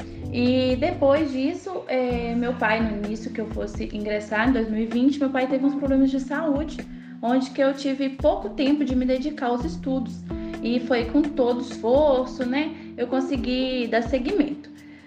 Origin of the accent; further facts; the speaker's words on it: Manhuaçu, Minas Gerais, Brazil; eu tenho 21 anos, sou nascida e criada aqui em Manhuaçu, né?